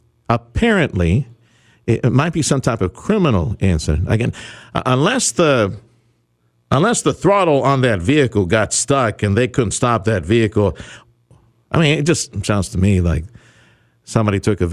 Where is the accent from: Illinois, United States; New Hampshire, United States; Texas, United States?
Texas, United States; from South Texas.